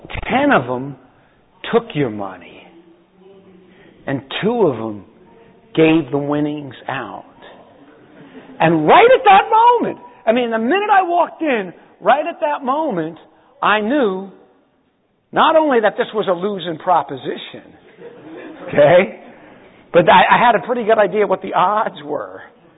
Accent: Miami Beach, Florida, United States; I grew up on Miami Beach.

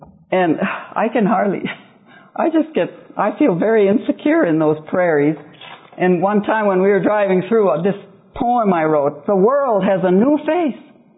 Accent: Wakefield, Michigan, United States; We've been living for the past 16 years in my hometown in Wakefield, Michigan, where I was born and raised.

